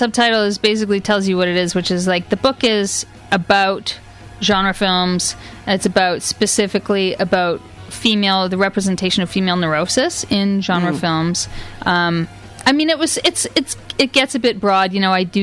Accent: Canada; even as a Canadian

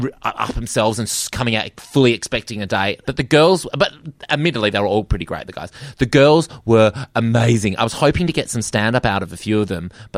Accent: Perth, Western Australia, Australia; also born or lived in Sydney; I am. Well, I was actually born in Sydney, but I grew up in Perth, so I'm very much a Perth boy.

